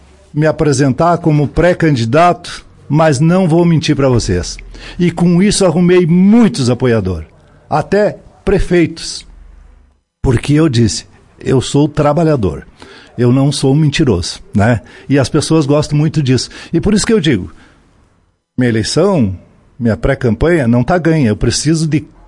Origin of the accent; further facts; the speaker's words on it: Monte Alegre dos Campos, Rio Grande do Sul, Brazil; da minha terra natal, Monte Alegre dos Campos, que eu sou filho de Monte Alegre, nasci lá na Enxovia, lá.